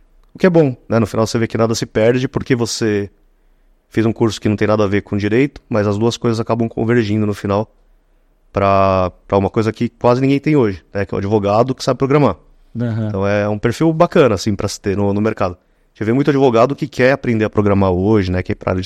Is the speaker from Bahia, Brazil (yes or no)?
no; São Paulo, Brazil; Eu sou São Paulo, Zona Leste, São Paulo.